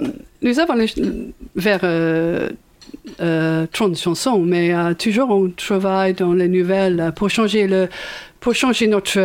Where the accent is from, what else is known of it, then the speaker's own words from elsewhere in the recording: England, United Kingdom; French is a second language; Cette chanson, j'ai pensé que parce que nous sommes anglais